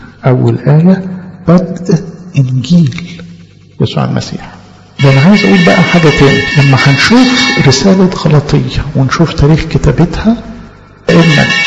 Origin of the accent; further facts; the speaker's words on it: Egypt; ثم كرز في بلادنا مصر